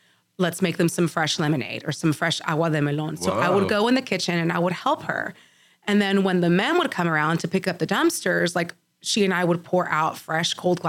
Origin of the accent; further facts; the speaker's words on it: Baltimore, Maryland, United States; also born or lived in Texas; I was born in the Valley, but I was raised in Baltimore, Maryland.